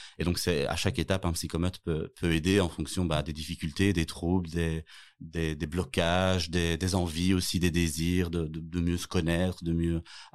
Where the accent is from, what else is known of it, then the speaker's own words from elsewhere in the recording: Brussels, Belgium; born there; now in Charleroi, Belgium; J'ai 33, bientôt 34. Je suis né à Bruxelles, mais je vis maintenant depuis quasiment 10 ans à Charleroi.